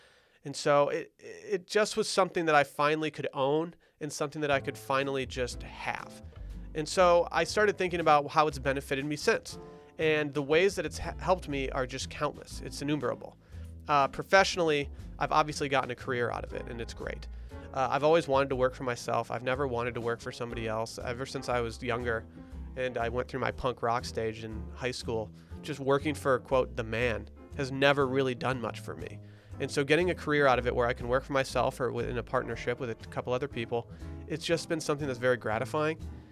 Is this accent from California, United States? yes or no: no; Michigan, United States; I found myself living in my hometown, and that was great. I enjoyed it. But there isn't a lot to do in small resort towns in northern Michigan in the middle of winter.